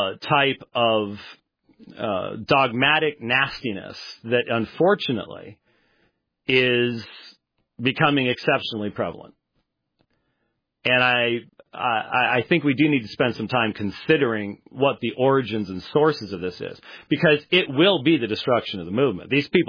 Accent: Phoenix, Arizona, United States; I'm from Phoenix, and so that ice, things like that, going to have to rent a 4x

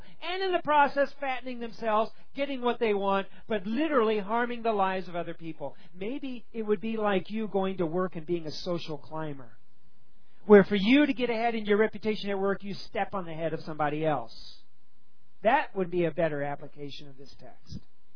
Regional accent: United States; because I am an American and I like things.

